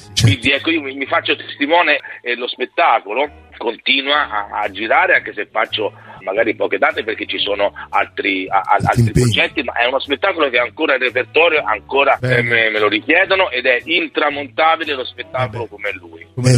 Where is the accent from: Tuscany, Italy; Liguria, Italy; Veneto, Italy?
Tuscany, Italy; casa mia il ciclismo è il secondo sport vissuto da toscano, in mezzo alle biciclette